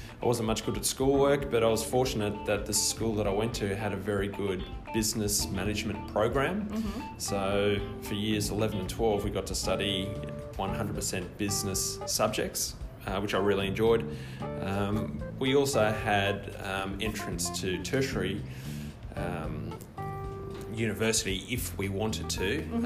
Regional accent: Sydney, New South Wales, Australia; Yeah, I was born in Sydney. Okay. Yeah, I spent time growing up there.

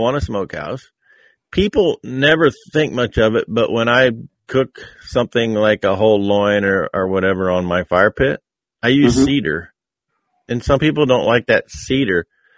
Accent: Nebraska, United States; in my home state of Nebraska

